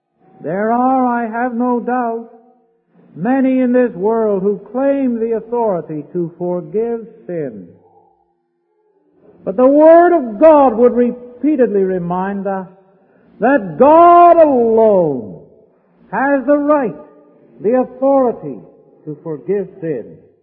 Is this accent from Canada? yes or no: yes; Canada; I'm from Canada, but I'm more interested in where I'm going than where I came from.